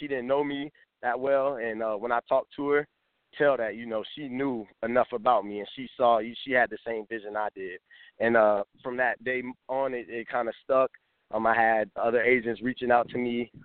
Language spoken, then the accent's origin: English; Florida, United States; I'm from Florida. My school is in Florida. We've only played teams down here in the South for the most part.